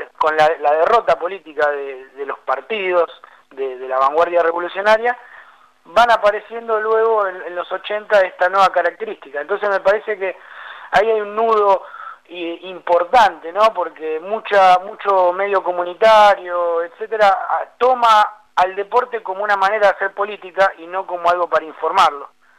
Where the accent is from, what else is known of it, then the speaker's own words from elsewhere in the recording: Argentina; Nosotros como sociedad argentina experimentamos desde el regreso de la democracia en el 83